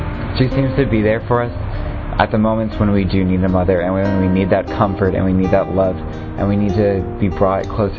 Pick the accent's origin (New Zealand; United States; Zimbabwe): United States; I'm from the United States. I am 20 years old.